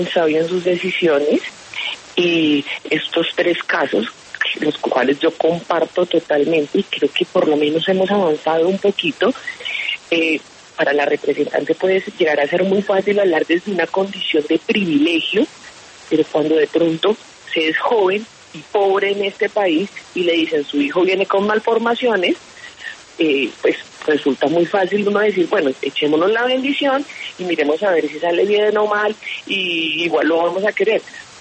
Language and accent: Spanish; Colombia; ese es uno de los graves problemas que tenemos como sociedad colombiana.